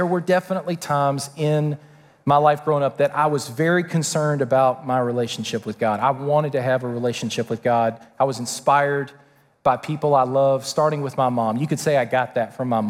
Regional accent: Georgia, United States; because that is unusual for a kid in the 90s growing up in South Georgia

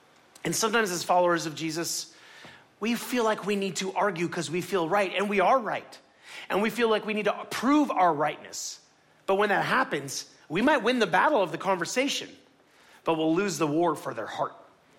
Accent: Miami, Florida, United States; I'm from Miami. I don't flight. I fight.

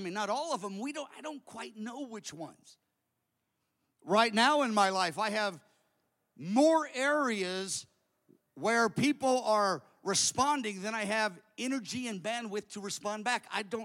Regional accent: United States; And I'm an American in the 21st century. Growing is what we do.

